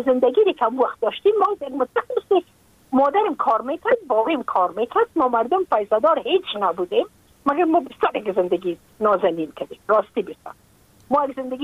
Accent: Afghanistan; moved away as an adult; now in United States; من که از افغانستان بقا آمدم من اون سال بودم 28 ساله

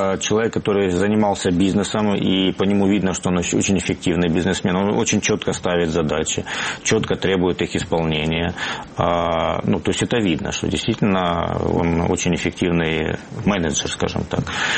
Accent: Donbas, Ukraine; потому что я с Донбасса, я хочу туда вернуться.

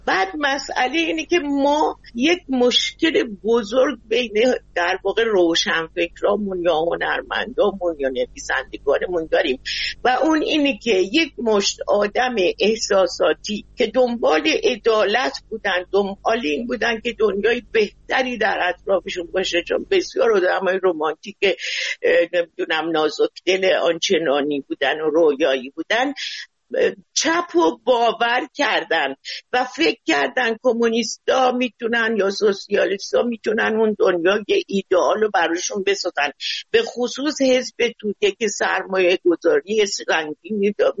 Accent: Iran; میدونن من ایرانیم

